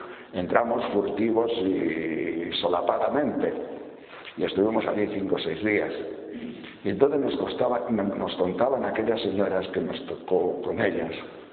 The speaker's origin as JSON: {"language": "Spanish", "town": "Madrid", "region": "Community of Madrid", "country": "Spain", "said": "¿De dónde sois? Decíamos, de Madrid."}